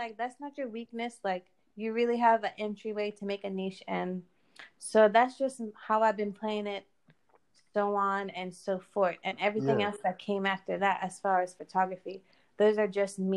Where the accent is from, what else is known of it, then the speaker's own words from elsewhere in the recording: St. Croix, U.S. Virgin Islands; St. Croix and growing up in the Caribbean has helped me.